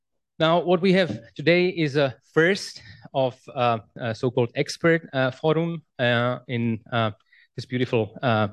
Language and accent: English; Prague, Czechia; English is a second language; I am historian from Prague, from the Institute of Contemporary History